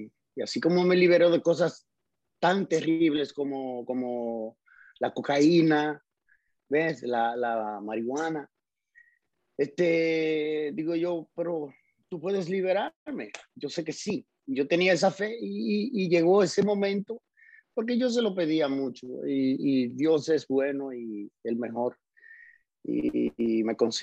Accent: Cibao, Dominican Republic; vengo de la Sierra, de las entrañas de la Sierra, en el Cibao. Un pueblito rodeado de montañas, tú sabes.

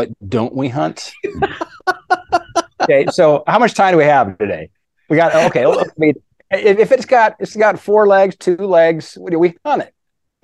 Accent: Montana, United States; it's been a family tradition for … since I was a kid growing up in Montana.

